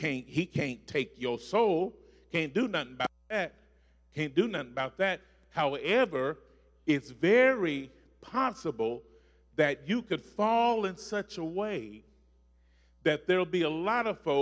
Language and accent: English; Hopkinsville, Kentucky, United States; I grew up in Hopkinsville where somebody evidently put out a narrative that you can't preach unless you got a good suit.